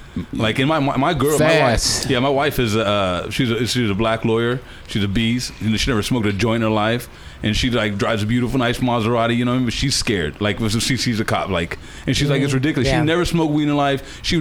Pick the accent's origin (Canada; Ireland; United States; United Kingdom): United States; Ohio; Like when I was a kid growing up in Ohio